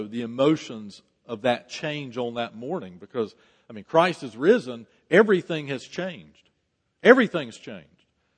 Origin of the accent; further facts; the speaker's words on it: Winston-Salem, North Carolina, United States; when I was a kid growing up in Winston-Salem